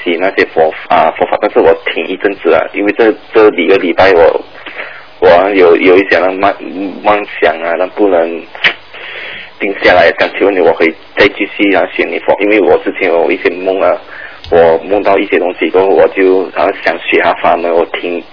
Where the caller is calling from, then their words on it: Malaysia; 我才是来自马来西亚。